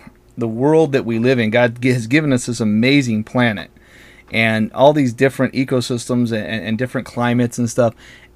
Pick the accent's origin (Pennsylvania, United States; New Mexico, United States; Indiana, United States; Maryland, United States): Indiana, United States; I grew up in Southern Indiana as a kid, from like kindergarten to, I don't know, fifth, sixth grade, something like that.